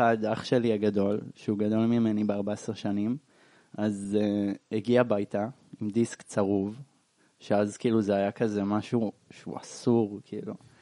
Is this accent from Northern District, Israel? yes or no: no; Bat Yam, Tel Aviv District, Israel; born there; now in Holon, Israel; נולדתי בבת ים, עכשיו אני בחולון, רוב זמני.